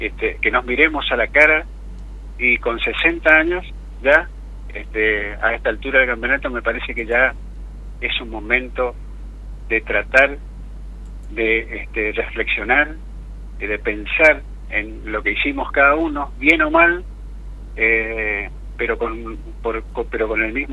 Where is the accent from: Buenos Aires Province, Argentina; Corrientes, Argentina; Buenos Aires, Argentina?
Corrientes, Argentina; Paso de los Libres; Yo soy oriundo de Paso de los Libres.